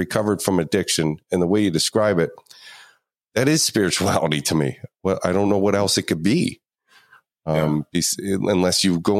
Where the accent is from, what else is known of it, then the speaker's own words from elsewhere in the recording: Pennsylvania, United States; like you're in New England. I'm from Pennsylvania.